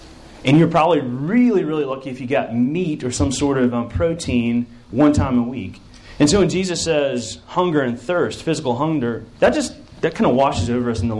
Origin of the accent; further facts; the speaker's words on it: Chattanooga, Tennessee, United States; the Crystal Square Off in my hometown of Chattanooga, Tennessee